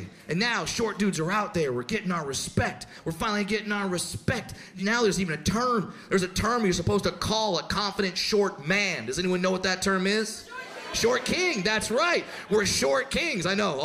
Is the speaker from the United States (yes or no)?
yes; California, United States; I'm from California. Try that there.